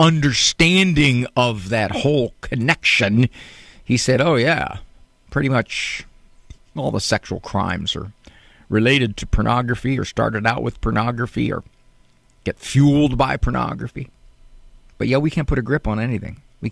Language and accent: English; Canton, Ohio, United States; Very familiar with the area. I grew up in Canton.